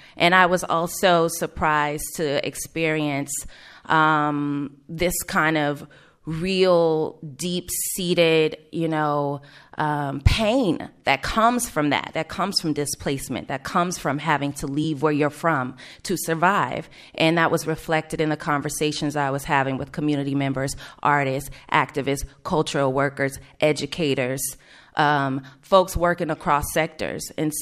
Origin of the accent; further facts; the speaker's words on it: Oakland, California, United States; I make a joke sometimes that I was born on Broadway. I know that sounds a little sketchy, but the truth is I'm like a third generation born in Kaiser Hospital here.